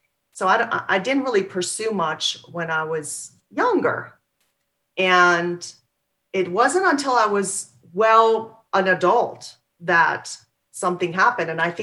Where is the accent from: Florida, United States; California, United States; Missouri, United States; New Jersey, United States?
Missouri, United States; I grew up in Missouri.